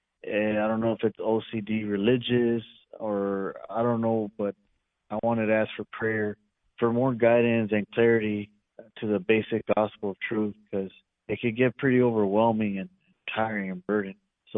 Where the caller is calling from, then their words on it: California, United States; I am calling from the California area.